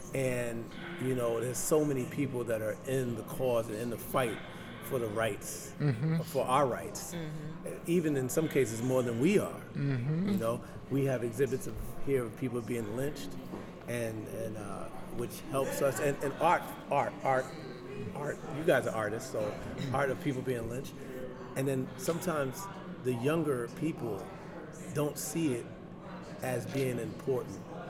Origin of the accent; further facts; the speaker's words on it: New York, United States; Now, I'm from New York, and coming to Indianapolis